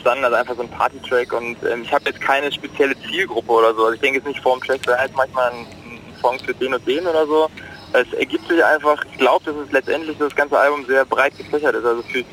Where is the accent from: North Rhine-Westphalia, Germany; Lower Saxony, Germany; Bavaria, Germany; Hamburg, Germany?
North Rhine-Westphalia, Germany; Siegen; also ich habe meine Kindheit so in Siegen verbracht